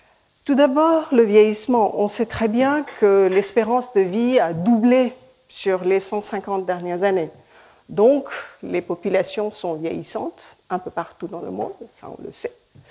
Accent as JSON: {"language": "French", "country": "India", "tie": "born there", "first_language": "Hindi", "second_language": "French", "said": "je suis née en Inde, donc mon français n'est pas parfait. J'ai appris le français dans le labo avec les jeunes, donc c'est un peu aléatoire."}